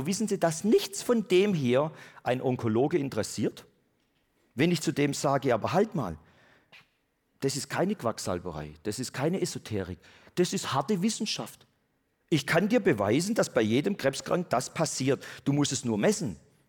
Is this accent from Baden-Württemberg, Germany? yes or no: yes; Baden-Württemberg, Germany; Ich bin Schwabe.